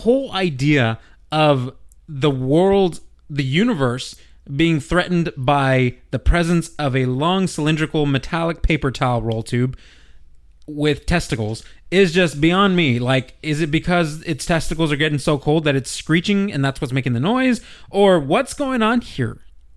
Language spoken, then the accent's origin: English; San Antonio, Texas, United States; also born or lived in California; growing up in San Antonio, knowing I was originally from California